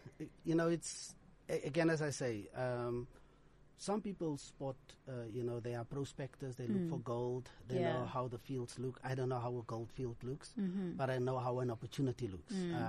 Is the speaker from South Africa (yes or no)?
yes; Eersterust, South Africa; You know, I grew up in Estres, finished my school, primary and secondary at Jacaranda and the Yellow School. Ek is trots op my gemeenskap. My Estres bloed loop diep in my hare in.